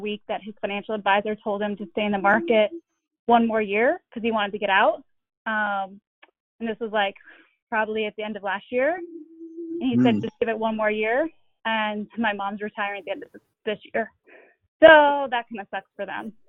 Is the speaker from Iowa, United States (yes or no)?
yes; Guttenberg, Iowa, United States; now in Cedar Rapids, United States; I'm originally from Guttenberg, so that's probably why it's showing there. But I live in Cedar Rapids now.